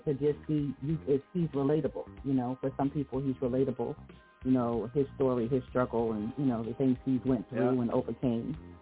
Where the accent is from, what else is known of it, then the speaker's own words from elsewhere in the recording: New York, United States; So for us, a lot of that stuff, you know, is shut down. Things are opening back, you know, now. You know, we're hoping it doesn't, you know, get shut down again with those numbers going up. But the phone lines are lit up. So I do want to go